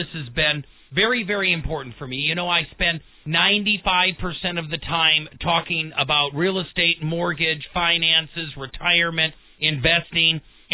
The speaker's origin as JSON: {"language": "English", "region": "Midwest", "country": "United States", "said": "I'm from the Midwest and I've got diabetes in my family."}